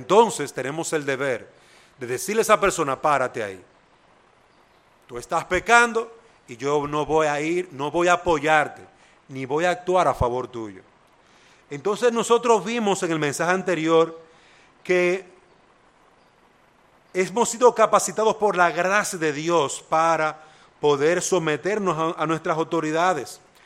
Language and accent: Spanish; Dominican Republic; es un derecho que como dominicanos tenemos, un derecho que debemos de ejercer